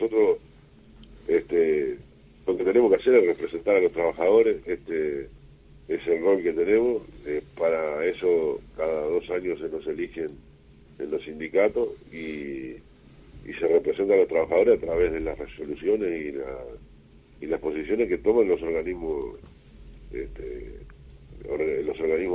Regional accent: Uruguay; como cualquier uruguayo

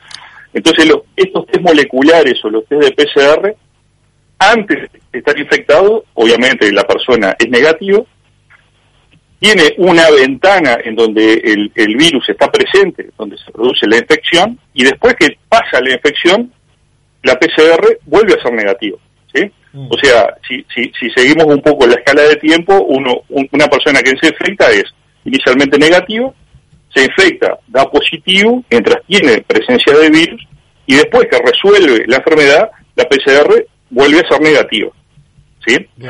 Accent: Uruguay; Entonces soy profundamente uruguayo, aunque el nombre diga otra cosa.

